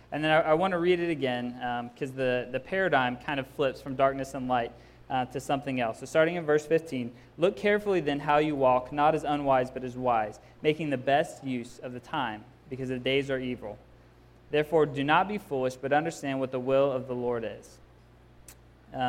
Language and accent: English; the South, United States; there are, you know, any number of people who I grew up with in the South